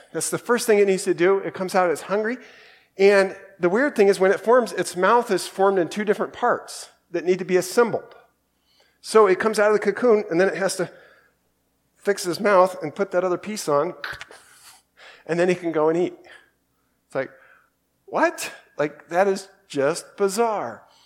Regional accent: Council Bluffs, Iowa, United States; We had a lot of those growing up. I grew up in Council Bluffs, Iowa, and they seemed like they were all over the place.

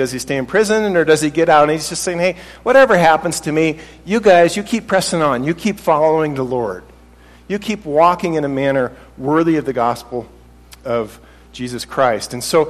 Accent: United States; I know that we have it pretty easy being American and being fairly wealthy compared to the world

